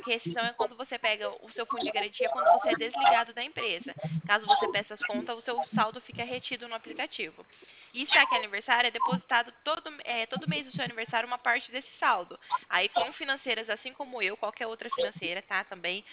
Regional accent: Cornélio Procópio, Paraná, Brazil; Não, eu sou de Cornélio Procópio, Paraná

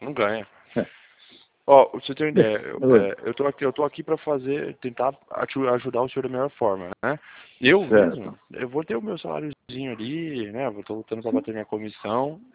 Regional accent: São Paulo, Brazil; now in Piracicaba, Brazil; Mas eu vim de São Paulo para cá.

